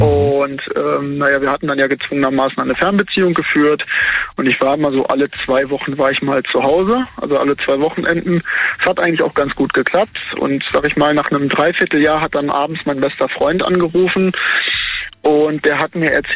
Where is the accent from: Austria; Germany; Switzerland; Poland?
Germany; Dortmund, North Rhine-Westphalia; now in Bernkastel-Kues, Germany; Also ich komme aus Dortmund, da lebe ich, oder habe ich auch mit ihr zusammen gelebt und bin dann nach Bernkastel-Kues nach Rheinland-Pfalz gezogen, um mitten ins Moseltal, um meine Ausbildung zu machen.